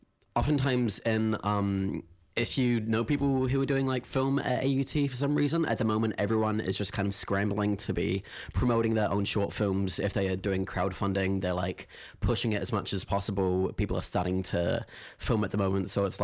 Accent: Waitakere, Auckland, New Zealand; I was out west. I was in Waitakere, like, probably pretty much as far out west as you could possibly go, I would say, in the bushes, going to Waitakere Primary and Waitakere College.

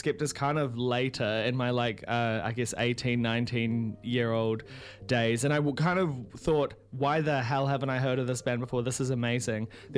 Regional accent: New Zealand; the number one thing I want to represent is myself as a New Zealander

